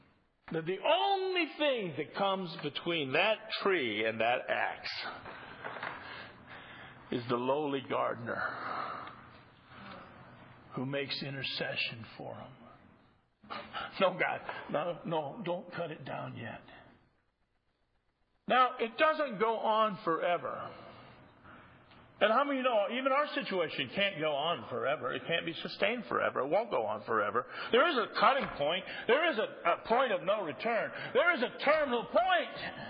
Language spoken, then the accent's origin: English; Midwest, United States; I consider my own good fortune being born and raised in the Midwest of the United States